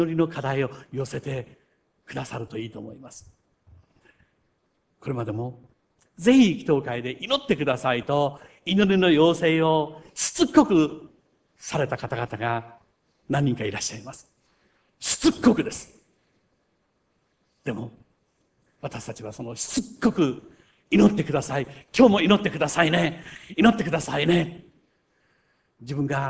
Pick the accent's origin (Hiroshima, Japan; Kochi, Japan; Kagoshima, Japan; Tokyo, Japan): Kochi, Japan; born there; now in Uchinada, Japan; 土佐の高知で生まれたこの私が、なんと、人生の大半をこの北陸で過ごすという内灘に来るという